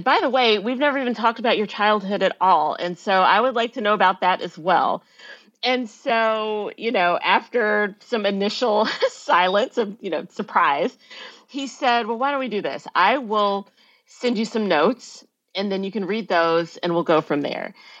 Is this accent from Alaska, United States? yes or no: no; Memphis, Tennessee, United States; growing up in Memphis, had developed this early consciousness of the need for Black liberation